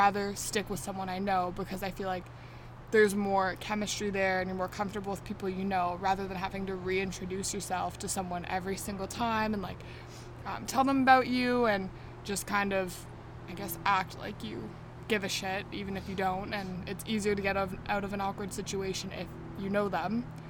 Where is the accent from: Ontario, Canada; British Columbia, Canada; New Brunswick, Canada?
Ontario, Canada; Etobicoke; Like, I grew up in Etobicoke, and all the high schools knew each other.